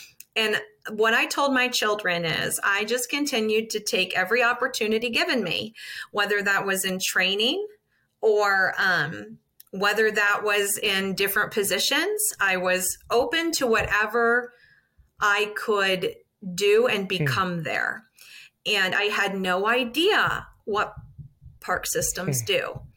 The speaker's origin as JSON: {"language": "English", "region": "Ohio", "country": "United States", "tie": "born or raised there", "also_born_or_lived": "Wheeling", "said": "So, I actually grew up in Southern Ohio, and I joke I'm a bit of a hillbilly because I was born in Wheeling, West Virginia."}